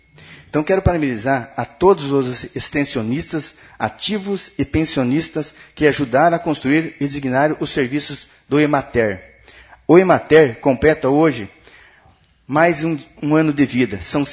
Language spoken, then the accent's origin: Portuguese; Corbélia, Paraná, Brazil; sou morador e nasci em Corbélia. Então não sou outro que pouco tempo que estou em Corbélia, mas nasci aqui.